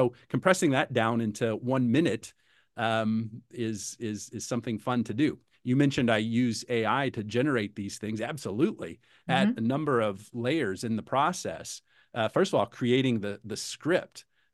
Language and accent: English; Midwest, United States; that's a term that I use because I'm from the Midwest, probably.